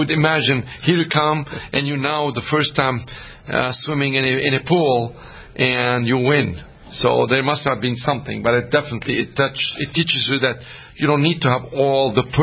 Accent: Beirut, Beirut Governorate, Lebanon; I grew up in Beirut. I went to a Jesuit school.

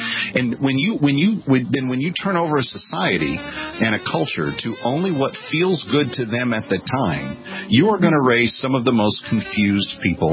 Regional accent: Texas, United States; I'm originally from Texas

